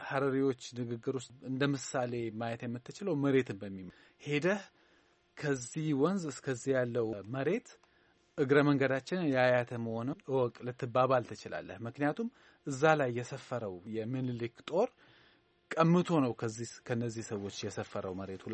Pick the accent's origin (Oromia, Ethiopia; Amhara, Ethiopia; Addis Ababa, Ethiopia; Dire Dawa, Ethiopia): Dire Dawa, Ethiopia; እኔ ድሬዳዋ ነው ያደግኩት እና ያደግኩበት ባህል የሐረሪ ባህል እና የሶማሌ ባህል ይጥ ውስጥ ነው ያደግኩት